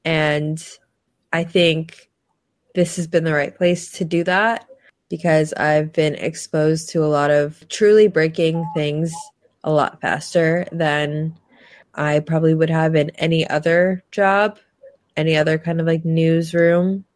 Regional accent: New York, United States; moved away as an adult; now in Israel; I am originally from New York. I made Aliyah 4 years ago today, actually.

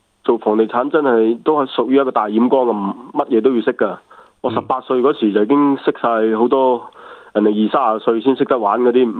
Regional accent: Guangzhou, Guangdong, China; 我喺西关出世，喺东山长大，所以以前嘅西关、东山我都玩晒噶啦。

